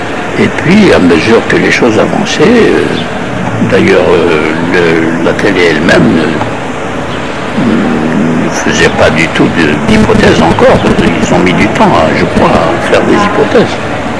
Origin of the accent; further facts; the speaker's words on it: Algeria; nous connaissons le terrorisme personnellement en tant qu'Algérien.